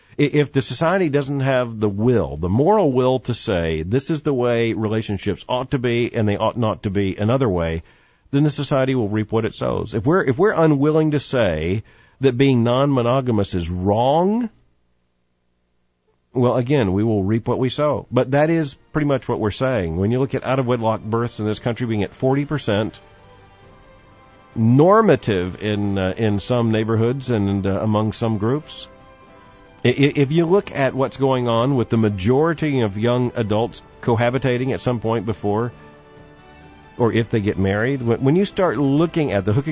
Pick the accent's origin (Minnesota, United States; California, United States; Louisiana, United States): Louisiana, United States; New Orleans; now in Tampa, United States; I came here from New Orleans, Louisiana.